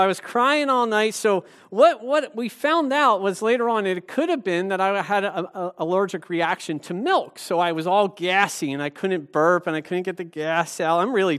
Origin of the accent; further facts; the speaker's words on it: Philadelphia, Pennsylvania, United States; born there; I was born in Philadelphia, PA, at Albert Einstein Medical Center.